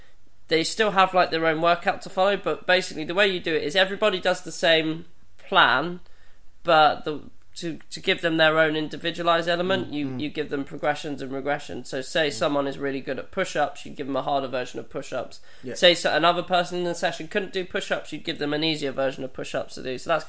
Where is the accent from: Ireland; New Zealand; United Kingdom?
United Kingdom; England; And I think they heard my accent and were like, we want to see some ID. And I'm like, I've got English ID.